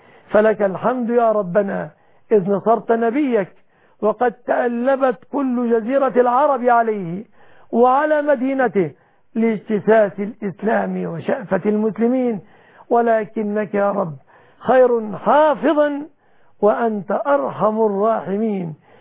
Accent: Egypt

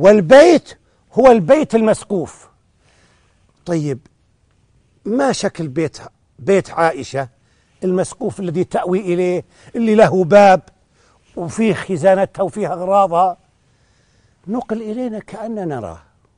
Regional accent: Najd, Saudi Arabia; وهي اللي نسميها عندنا في نجد حجيرة،

